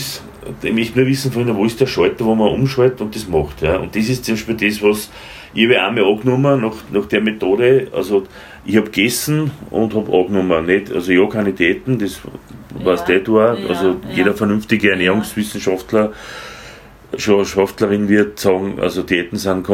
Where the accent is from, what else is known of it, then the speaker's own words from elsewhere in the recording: Linz, Upper Austria, Austria; Oder als Linzer werde gegen die Wiener.